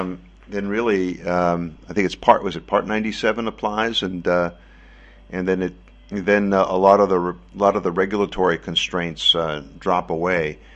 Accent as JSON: {"language": "English", "town": "Congers", "region": "New York", "country": "United States", "tie": "born or raised there", "said": "in the town in what's now suburban New York City that I grew up in Congers, New York."}